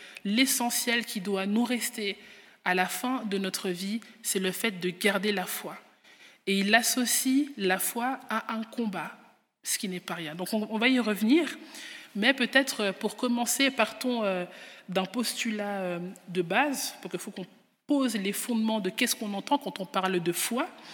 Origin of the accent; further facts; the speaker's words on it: Geneva, Switzerland; J'ai grandi à l'Armée du Salut à Genève, je suis née, j'ai grandi à Genève.